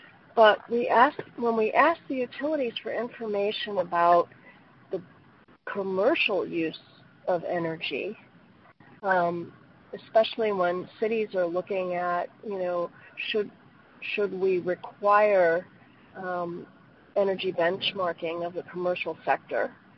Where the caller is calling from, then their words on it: Wisconsin, United States; I'm calling from Wisconsin